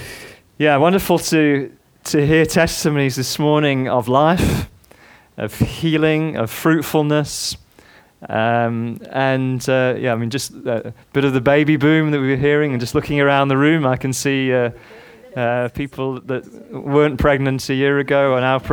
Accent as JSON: {"language": "English", "town": "Edinburgh", "region": "Scotland", "country": "United Kingdom", "said": "As Russ said, we're from Edinburgh"}